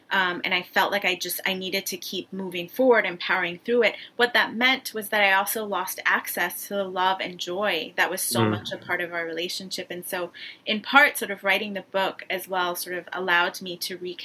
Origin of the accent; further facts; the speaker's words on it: Uganda; also born or lived in Tanzania / Ethiopia / Italy; with the Armenian side of my family, the Ghanaian side of my family, and then growing up in Uganda, I was born in Tanzania, grew up in Uganda, Ethiopia, Italy, and I have connections to all of those places.